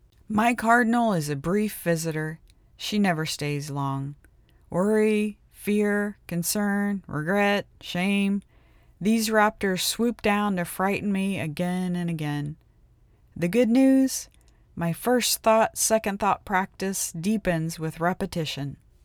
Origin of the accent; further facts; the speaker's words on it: Ohio, United States; now in Maui, United States; a cardinal, which is plentiful in my home state of Ohio and on Maui, where I'm currently located.